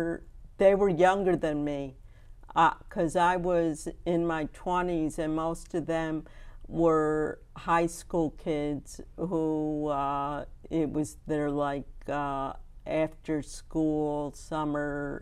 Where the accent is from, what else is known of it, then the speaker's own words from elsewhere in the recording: East Granby, Connecticut, United States; how privileged I was as a child growing up in East Granby, that I had, you know, trees and grass and meadows to run around